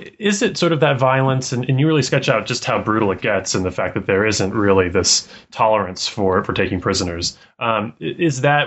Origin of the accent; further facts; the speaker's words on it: Colorado, United States; growing up in Colorado and trying and failing many times to climb 14,000-foot peaks